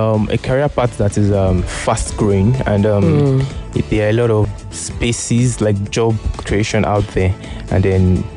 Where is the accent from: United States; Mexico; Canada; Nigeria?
Nigeria; Delta; Yeah, I'm from Delta State.